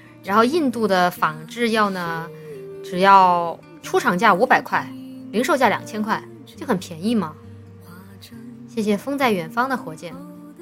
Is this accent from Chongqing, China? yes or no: yes; Chongqing, China; accent: Chongqing; 我们重庆话里说科研，搞科研，在美国搞。